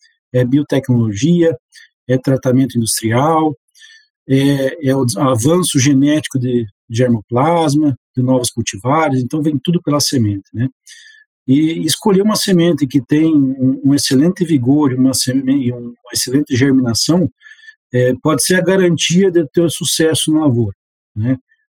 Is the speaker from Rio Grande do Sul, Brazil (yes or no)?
yes; Rio Grande do Sul, Brazil; also born or lived in Mato Grosso; now in Goiânia, Brazil; Estou morando em Goiânia agora. Já rodei um pouquinho esse Brasil, morei em Mato Grosso, sou natural do Rio Grande do Sul, trabalhei anos lá